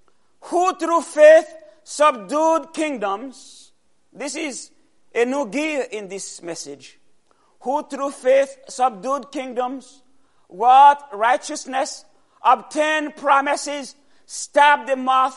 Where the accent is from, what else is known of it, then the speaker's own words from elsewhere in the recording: Atlanta, Georgia, United States; I come from Atlanta.